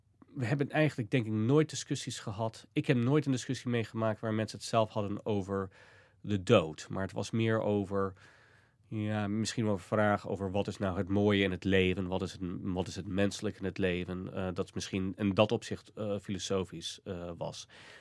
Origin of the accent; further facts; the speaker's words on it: United States; Dutch is a second language; Ja, ik was ook als Amerikaan gefascineerd door waarom.